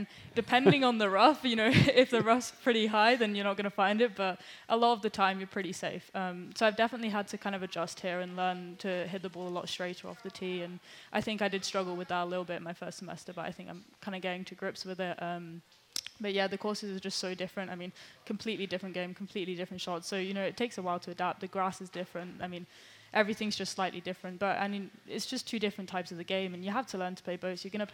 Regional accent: Scotland, United Kingdom; But I mean, I say I'm Scottish, and my dad's Scottish, and I think Scotland's been a big part of my life.

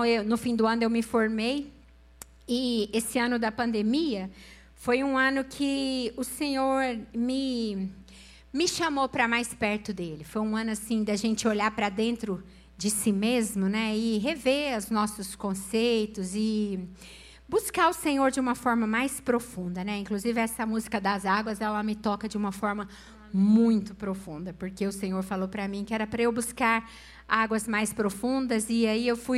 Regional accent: Uberlândia, Minas Gerais, Brazil; lá na minha cidade, em Minas, em Uberlândia

